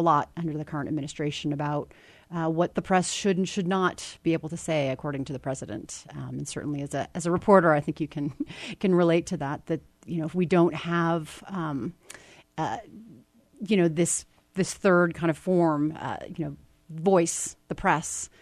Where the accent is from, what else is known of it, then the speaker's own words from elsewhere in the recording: United States; certainly as an American, there are things that I didn't know about the Arab Spring